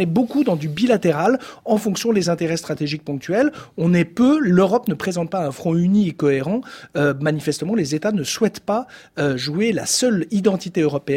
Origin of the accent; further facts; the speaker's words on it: France; nous, on peut se rappeler en tant que Français